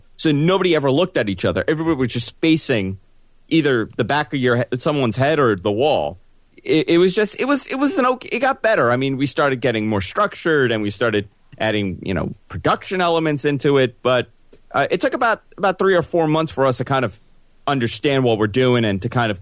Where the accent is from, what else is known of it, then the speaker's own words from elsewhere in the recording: New York City, New York, United States; I grew up in New York City, listened to Howard Stern.